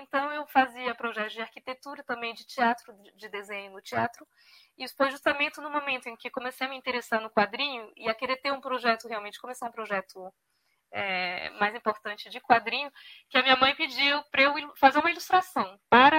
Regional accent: France; O Brasil é o país da minha mãe. Eu sempre ia lá todos os anos quando eu era criança, mas eu cresci na França, realmente. Fiz escola na França, então eu tenho muito mais presença na França do que no Brasil.

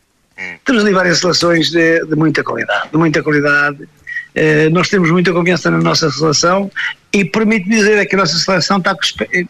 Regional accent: Portugal; não se ganha um jogo só porque somos portugueses

